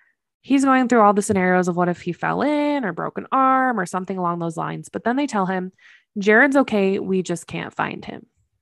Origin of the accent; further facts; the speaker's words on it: Idaho, United States; which we're from Idaho. We know exactly what that's like.